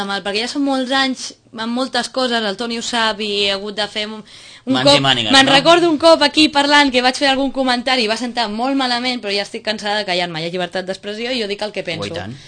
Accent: Sitges, Catalonia, Spain; És casa teva. Que és casa meva, que és el meu poble

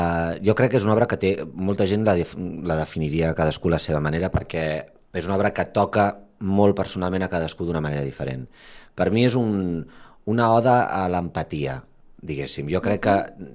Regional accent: Vilanova i la Geltrú, Catalonia, Spain; jo soc de Vilanova i faig moltes coses allà

